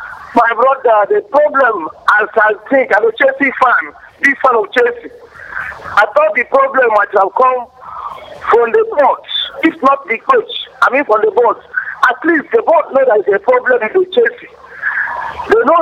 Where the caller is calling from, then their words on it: Lagos, Nigeria; I'm coming from Lagos Island.